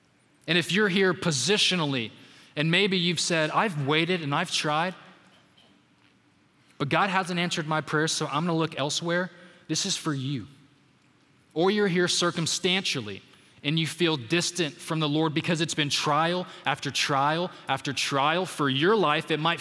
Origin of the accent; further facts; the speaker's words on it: Dallas, Texas, United States; I put this in here because I'm from Dallas